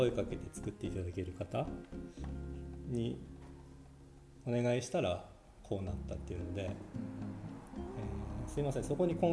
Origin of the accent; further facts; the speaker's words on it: Sendai, Miyagi, Japan; moved away as an adult; also born or lived in Tokyo; now in Matsumoto, Japan; 私松本出身ではないので、うんうん、宮城県の仙台市出身なんですよ。それで、大学から東京に出て松本に移住したのが2016年の11月なので、1年半前ですかね、住んで1年半ほどしか経っていない状況です。